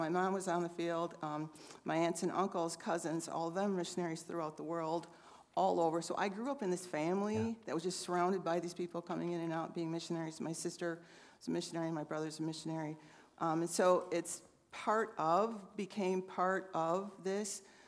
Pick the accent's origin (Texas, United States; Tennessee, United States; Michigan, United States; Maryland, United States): Michigan, United States; also born or lived in Illinois; So as he said … so I grew up in Michigan, well, born in Illinois, actually, but then went to Michigan, in a family that I am so thankful for